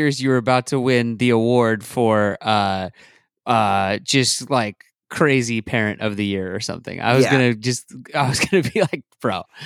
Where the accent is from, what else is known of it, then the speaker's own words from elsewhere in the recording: Seattle, Washington, United States; growing up in Seattle, it would be hard to explain this to anyone who grows up there or even to a young … growing up there